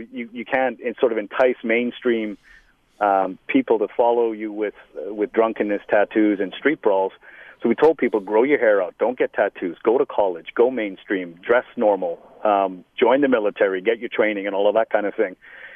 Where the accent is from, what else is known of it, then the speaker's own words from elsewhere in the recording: Liverpool, North West England, United Kingdom; born there; I was born in Liverpool